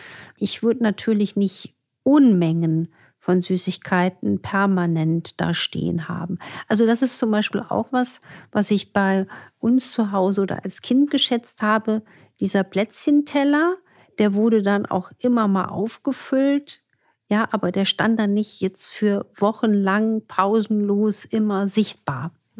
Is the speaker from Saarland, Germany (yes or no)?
yes; Saarland, Germany; also born or lived in France; ich komme ja aus der Region Saarland, ich bin ja auch Saarlandbotschafterin, ist ein faszinierendes Eckchen, auch als Dreiländereck.